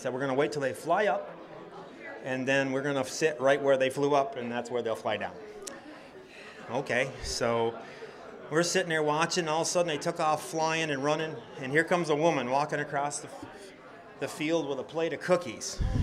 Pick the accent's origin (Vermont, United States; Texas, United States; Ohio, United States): Vermont, United States; Brandon; I'm from Brandon, Vermont.